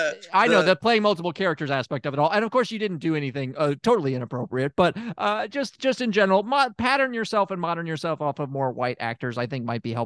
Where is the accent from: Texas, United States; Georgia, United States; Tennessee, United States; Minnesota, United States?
Tennessee, United States; the county I am originally from in Tennessee is Shelby County? I'm from Shelby County, Tennessee.